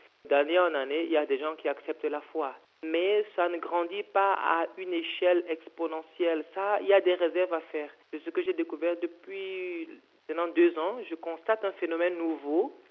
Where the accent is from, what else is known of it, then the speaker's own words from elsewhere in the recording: Cameroon; now in Ulaanbaatar, Mongolia; Vous voyez, je viens du Cameroun.